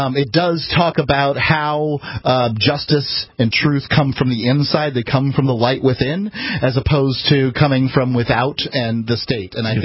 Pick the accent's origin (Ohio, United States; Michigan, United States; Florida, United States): Florida, United States; born there; I'm a redneck. I was born out in East Manatee